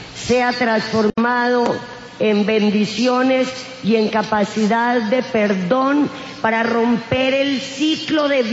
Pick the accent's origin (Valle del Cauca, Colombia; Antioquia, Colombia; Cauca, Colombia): Antioquia, Colombia; San Carlos; Cuando tenía 6 años, la guerrilla y los paramilitares aún no habían llegado a mi pueblo, San Carlos, Antioquia.